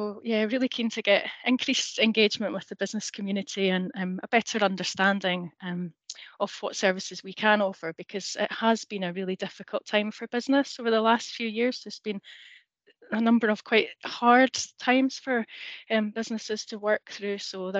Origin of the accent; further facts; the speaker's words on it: Scotland, United Kingdom; also born or lived in Glasgow; now in Mull, United Kingdom; I grew up in the Highlands in the north of Scotland, and actually moved from Glasgow to Mull almost 20 years ago